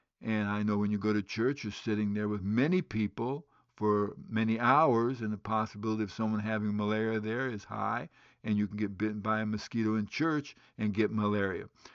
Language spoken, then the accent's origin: English; Guinea; also born or lived in Liberia / Kenya; I was born in West Africa, in Liberia, West Africa, and grew up in Guinea, West Africa.